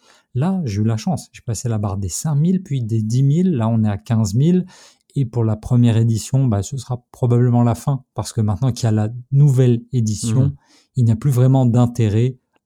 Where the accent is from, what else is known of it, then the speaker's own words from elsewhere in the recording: France; Or, nous sommes français, nous parlons donc généralement mal anglais